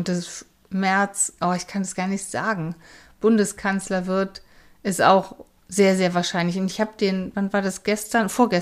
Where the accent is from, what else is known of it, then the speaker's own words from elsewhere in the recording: Geldern, North Rhine-Westphalia, Germany; moved away; Ich hatte in dem Wahlbüro meiner Heimatstadt angerufen. Also man muss immer da, wenn man ausgewandert ist, da wählen und da die Unterlagen beantragen, wo man als letztes gemeldet war. Und das ist die Stadt Geldern